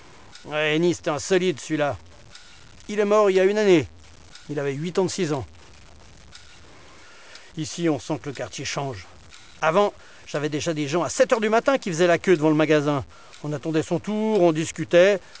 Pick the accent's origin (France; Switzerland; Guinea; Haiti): Switzerland; Delémont, Jura; born there; Et moi, je suis né à Delémont.